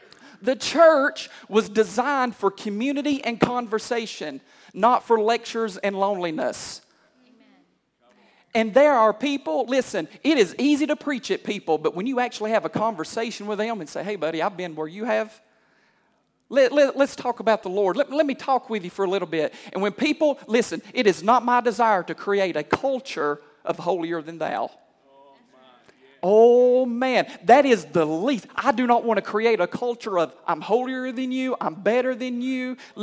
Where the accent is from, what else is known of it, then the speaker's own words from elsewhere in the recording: Benton, United States; and see, I'm from Benton, and I'm not used to driving in Atlanta.